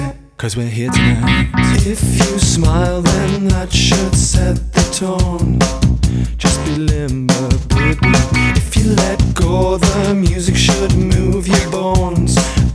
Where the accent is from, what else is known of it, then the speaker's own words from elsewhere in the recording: Billingham, North East England, United Kingdom; This when I was a kid, growing up in Billingham.